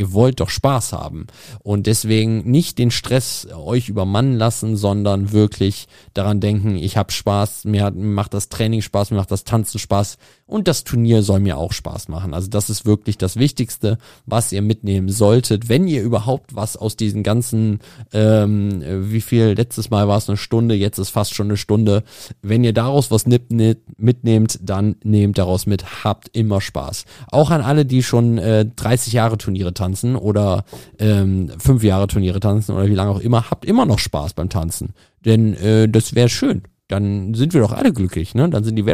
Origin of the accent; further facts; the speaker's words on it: Lichtenberg, Germany; Und der letzte Hinweis, meine Heimat ist Lichtenberg.